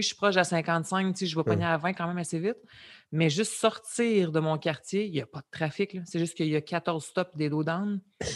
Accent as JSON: {"language": "French", "region": "Romandy", "country": "Switzerland", "said": "Puis les deux, on vient de Romande."}